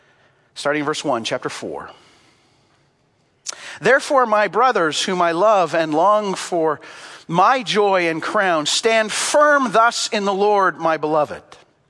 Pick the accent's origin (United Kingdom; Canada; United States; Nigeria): Canada; I think one of the reasons that we are in an anxiety crisis as a Canadian culture is because we are in an identity crisis.